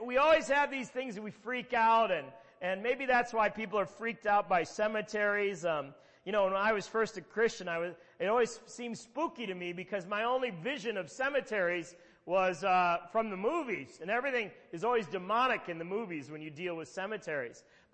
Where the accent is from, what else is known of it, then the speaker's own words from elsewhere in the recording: Wisconsin, United States; now in Florida, United States; I'm from Wisconsin. I'm in Florida. No one knows details about my mother.